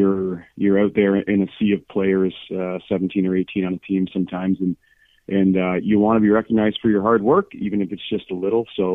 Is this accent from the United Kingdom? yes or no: no; Peterborough, Ontario, Canada; also born or lived in Ennismore; Well, I grew up playing in the Peterborough system. I actually started in Ennismore and then was lucky enough to play some AAA in Peterborough.